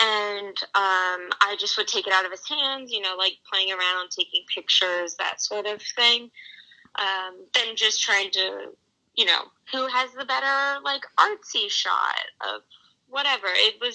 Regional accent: Virginia, United States; So I grew up in Northern Virginia, in a suburb. I have three siblings and then my parents.

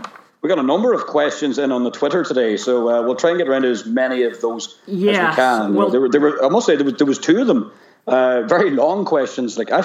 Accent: Ulster, Ireland; We're from Donegal, Paddy. How do we ever hear a name like that?

